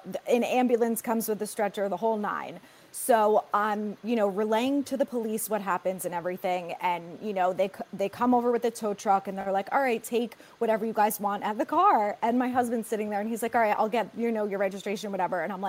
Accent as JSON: {"language": "English", "town": "Ramsey", "region": "New Jersey", "country": "United States", "moved": "yes", "lives_now": "Connecticut, United States", "said": "Up in Bergen. Yeah."}